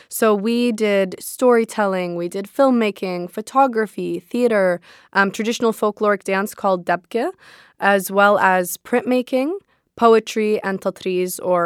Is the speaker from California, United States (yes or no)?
yes; San Diego, California, United States; And I think that I grew up in San Diego my whole life.